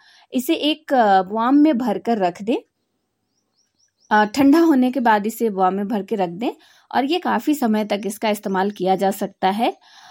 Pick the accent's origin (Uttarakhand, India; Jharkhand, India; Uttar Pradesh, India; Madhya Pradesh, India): Jharkhand, India; Kairo; और मैं लोहरदगा जिला के कैरो ब्लॉक की रहने वाली हूँ।